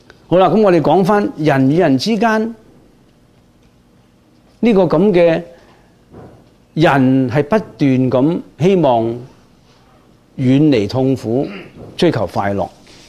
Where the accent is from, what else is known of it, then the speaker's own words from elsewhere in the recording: China; 以我哋中國人咧有個古德講啊嘛